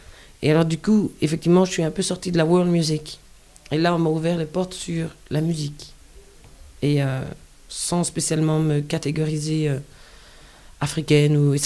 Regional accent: Belgium; la partie africaine qui était en moi, parce que j'ai grandi en Belgique.

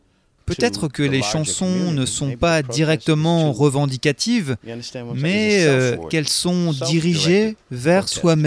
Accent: Bakersfield, California, United States; Moi, j'ai grandi à Bakersfield, c'est vraiment au sud de la Californie.

